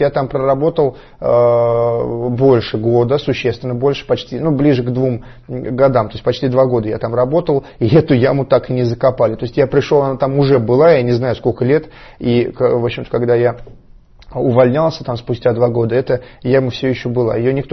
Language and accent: Russian; Saratov, Saratov Oblast, Russia; ладно, я из Саратова, я не понимаю, я с деревни, да.